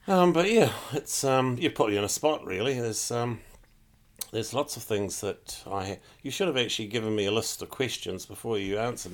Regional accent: Wakefield, Yorkshire and the Humber, United Kingdom; And spent a lot of time growing up in Wakefield, left Wakefield for quite a few years, and look at me now, I'm back in Wakefield.

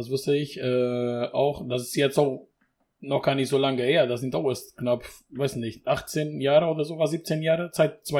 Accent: Portugal; weil bei uns in Portugal ist auch jedes Jahr das gleich. Und zwar nicht in der Ausmaße, aber in Portugal ist auch wirklich, letztes Jahr war genauso, war auch so richtig schlimm

